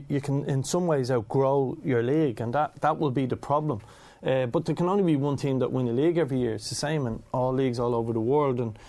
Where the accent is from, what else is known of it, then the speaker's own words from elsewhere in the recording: Kilnardon, Leinster, Ireland; I grew up in Kilnardon, so I'm allowed to say, difficult areas.